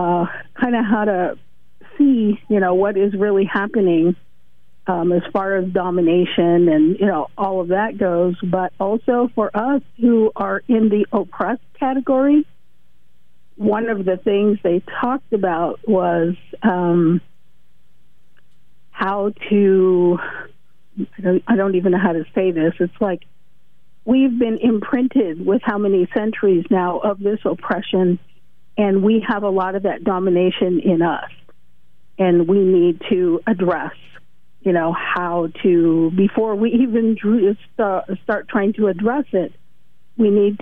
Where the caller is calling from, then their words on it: Oregon, United States; Central Oregon.